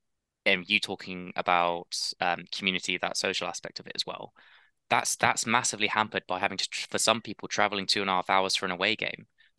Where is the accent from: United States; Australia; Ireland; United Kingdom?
United Kingdom; We're British, playing a minority sport, likely all failed cricketers